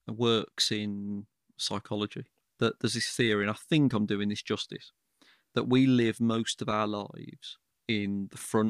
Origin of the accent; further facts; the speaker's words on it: Birmingham, West Midlands, United Kingdom; You know, we're from Birmingham